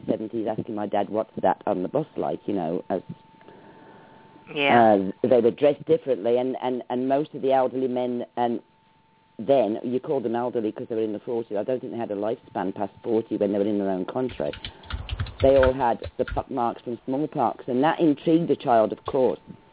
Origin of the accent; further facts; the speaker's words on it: Birmingham, West Midlands, United Kingdom; I can only speak of my experience being born and brought up in Birmingham.